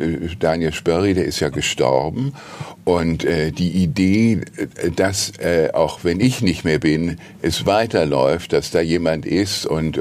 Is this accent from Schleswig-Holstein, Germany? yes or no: no; Hamburg, Germany; so schlecht ist das Wetter in Hamburg auch gar nicht, wie als Hamburger.